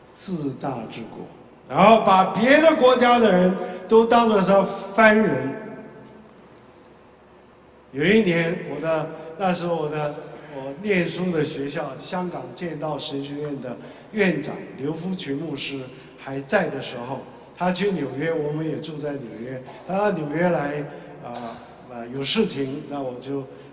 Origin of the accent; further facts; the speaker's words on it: South Korea; 我生长在韩国，你知道吗？韩国，我不是韩国人，我虽然生在韩国，我不是韩国，我是中国人。